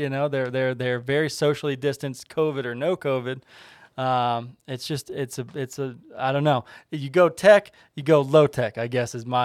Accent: Colorado, United States; I know I'm from Colorado. It's the most Colorado thing you can possibly say.

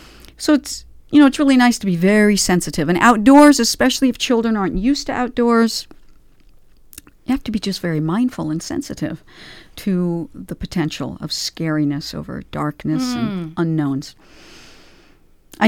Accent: New Jersey, United States; born there; Well, I was born in New Jersey.

